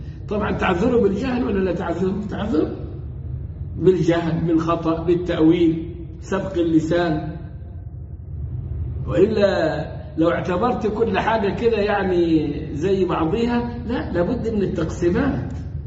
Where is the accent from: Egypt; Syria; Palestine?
Egypt